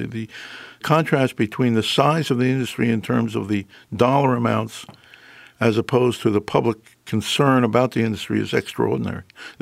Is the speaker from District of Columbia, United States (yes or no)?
yes; Washington, District of Columbia, United States; over the years, but I grew up actually in the middle of Washington, D.C. And as a matter of fact, when I grew up in Washington, which was in the 50s, that's when I joined the NRA when I was 11 years old